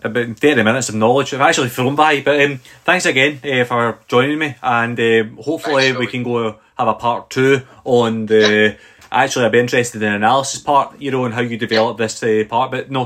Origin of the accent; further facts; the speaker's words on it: Scotland, United Kingdom; accent: Scottish; My Scottish accent doesn't help in any way.